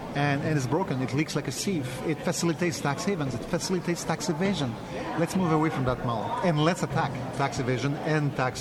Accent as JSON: {"language": "English", "region": "Quebec", "country": "Canada", "said": "I'm from Quebec"}